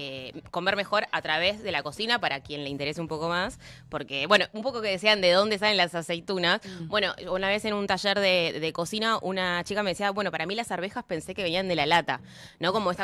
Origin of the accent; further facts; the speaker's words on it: Quilmes, Buenos Aires Province, Argentina; Quilmes, soy de Quilmes, así que zona sur.